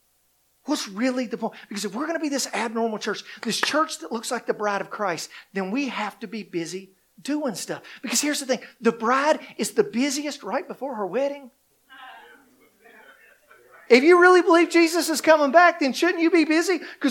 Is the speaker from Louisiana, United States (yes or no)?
no; Bristol, Virginia, United States; So when I was a teenager, I grew up in Bristol, Virginia, Bristol, Tennessee.